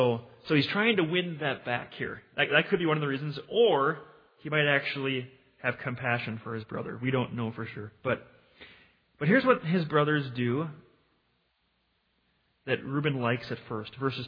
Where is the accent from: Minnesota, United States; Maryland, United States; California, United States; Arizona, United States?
Minnesota, United States; I'm a Minnesotan